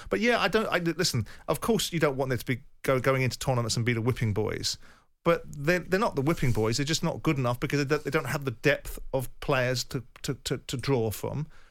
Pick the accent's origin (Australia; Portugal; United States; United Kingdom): United Kingdom; England; I'm an Englishman.